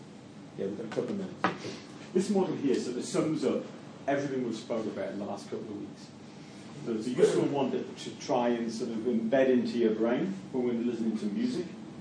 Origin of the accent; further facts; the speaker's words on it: Newcastle, North East England, United Kingdom; If anyone can tell where I'm from, via my accent, Newcastle. I'm from Newcastle.